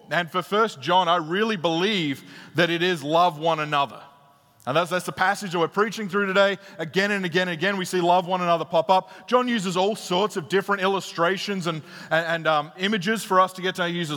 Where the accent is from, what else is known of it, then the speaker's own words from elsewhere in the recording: Australia; I'm Australian. I grew up that way.